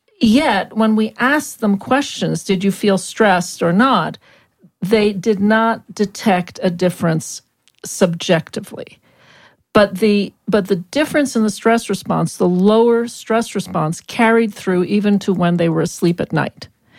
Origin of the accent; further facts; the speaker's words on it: Montreal, Quebec, Canada; now in United States; I was a big city East Coast girl. I grew up in Montreal. I knew snow.